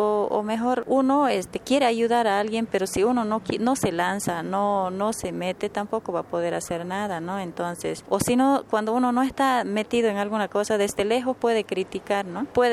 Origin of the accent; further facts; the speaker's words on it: Rodelajitas, Tarija, Bolivia; yo vengo de la comunidad de Rodelajitas, municipio de Entre Ríos.